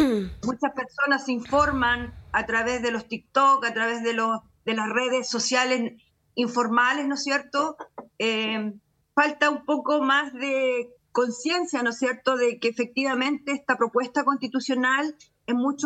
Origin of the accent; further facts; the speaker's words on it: Atacama, Chile; soy de Atacama.